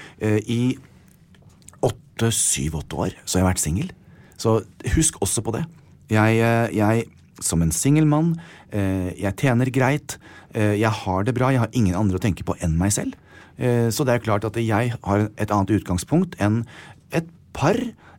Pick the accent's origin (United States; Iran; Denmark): United States; Norwegian is a second language; now in Norway; Jeg kommer fra USA